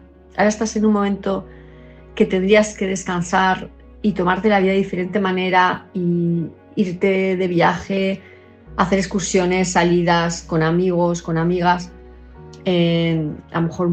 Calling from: Palma, Balearic Islands, Spain; de Palma de Mallorca

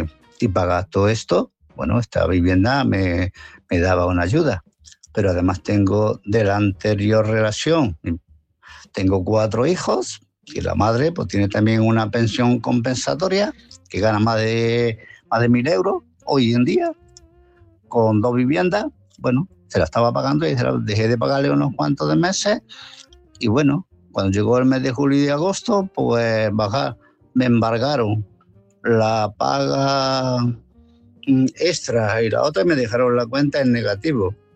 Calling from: Málaga, Andalusia, Spain; de Málaga.

